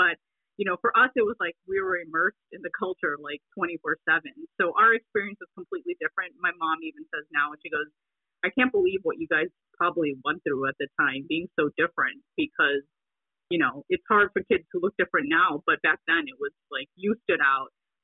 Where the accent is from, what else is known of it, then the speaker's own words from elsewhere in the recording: Lincolnwood, Illinois, United States; also born or lived in Chicago; When I was born in Lakeview, right by my dad's hospital. Illinois Masonic was where he was doing his residency. We literally lived across the street. And then, you know, we ended up going to Rogers Park and then moved to the suburbs in Lincolnwood.